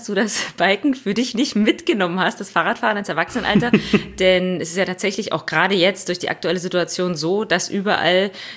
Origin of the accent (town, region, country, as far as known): Brandenburg, Germany